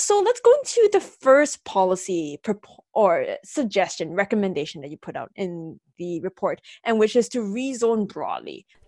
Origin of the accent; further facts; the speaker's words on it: Singapore; born there; so I was born in Singapore and the entire island is covered in apartment buildings.